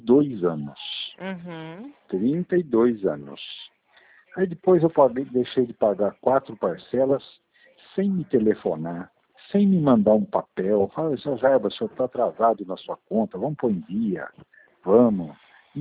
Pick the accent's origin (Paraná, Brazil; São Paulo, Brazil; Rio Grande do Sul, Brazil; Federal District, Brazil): São Paulo, Brazil; Araraquara; Eu sou do município, sou de Araraquara, isso.